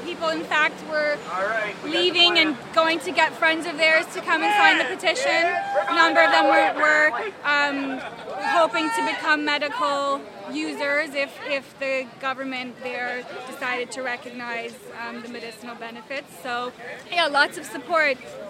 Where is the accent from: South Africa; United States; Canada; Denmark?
Canada; Toronto, Ontario; moved away as an adult; now in United Kingdom; I'm from Toronto, but I've been living in the UK for the past 6 years.